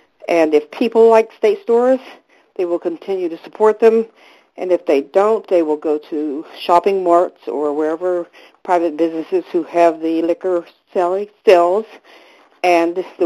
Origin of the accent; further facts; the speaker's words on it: Pittsburgh, Pennsylvania, United States; I'm from Mount Oliver, Pittsburgh